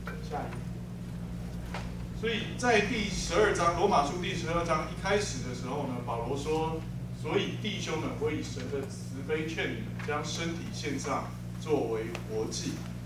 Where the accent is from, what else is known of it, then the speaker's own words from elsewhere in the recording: China; 天是我们中国我们中国人传承下来，中国这个民族传承下来所敬拜的对象